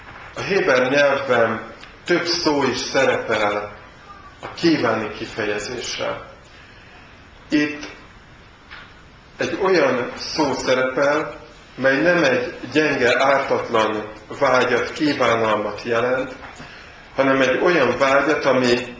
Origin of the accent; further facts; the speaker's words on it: Szabadszállás, Bács-Kiskun, Hungary; Nem tudom, hogy ki tudja a testvérek közül azt, hogy szabadszálláson nőttem föl